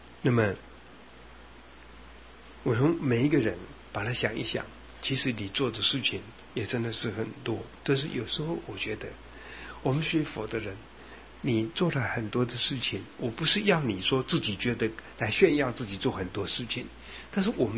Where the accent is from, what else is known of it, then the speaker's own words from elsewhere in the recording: China; 我们中国人有一个特质，就是做好事不愿意讲